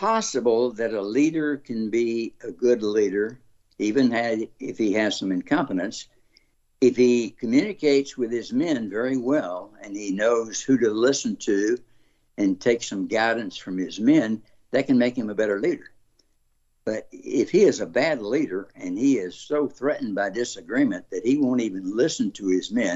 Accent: Amite, Louisiana, United States; I think somebody from my hometown, Amite, Louisiana, let him know that I was there

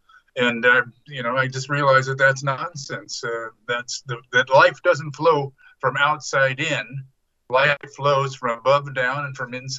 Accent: San Francisco, California, United States; I grew up in San Francisco. I was grew up in a Catholic, very religious Catholic family.

